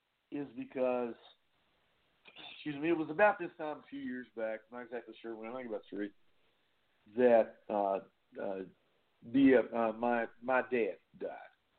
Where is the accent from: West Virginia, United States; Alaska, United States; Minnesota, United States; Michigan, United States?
West Virginia, United States; I said he lived the last 3 or 4 years of his life here, back in my hometown in West Virginia.